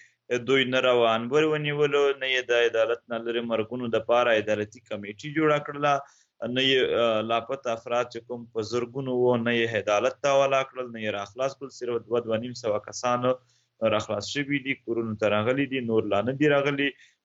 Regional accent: Khyber Pakhtunkhwa, Pakistan; دلته زیاتره مونږ اوس د وزیرستان نه راغلي یو

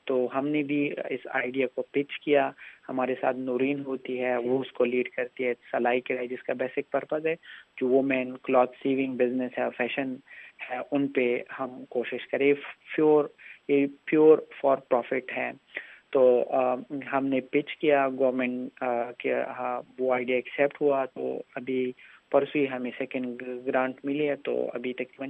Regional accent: Pakistan; now in United States; چونکہ میں پاکستان سے ہوں جو کہ ایک ڈیولپنگ کنٹری ہے

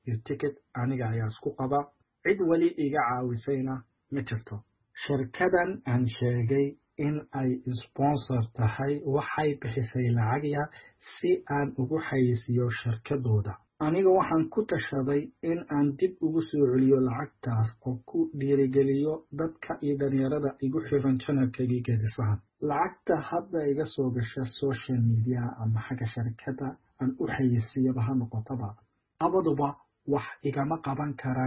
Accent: United Arab Emirates; now in Australia; waxaan ku dhashay oo ku barbaaray dalka Imaaraadka haddana waxaan deganahay dalka Australia waxaan ahay mid ka mid ah Soomaalida

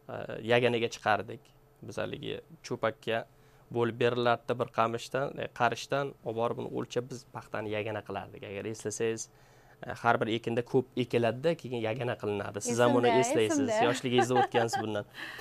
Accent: Denov, Surxondaryo Region, Uzbekistan; Endi men Denov tumani bo'lgan bilan men eski tug'ilib o'sgan qishlog'im o'sha kolxoz Moskva kolxoz deyilardi.

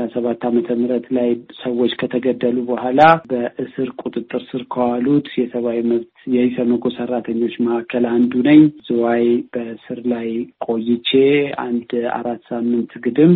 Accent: Addis Ababa, Ethiopia; born there; moved away as an adult; ትውልዴም አዲስ አበባ ነው።

